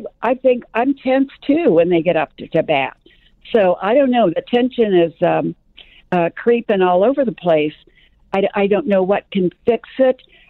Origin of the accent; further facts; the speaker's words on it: St. Louis, Missouri, United States; I was raised in St. Louis, and my grandmother was a domestic there in the 1920s.